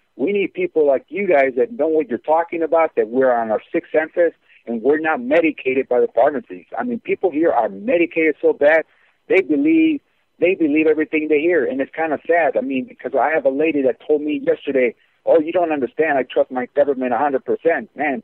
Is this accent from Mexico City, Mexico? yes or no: no; Guerrero, Mexico; all the protesters started in the state of Guerrero, which is my hometown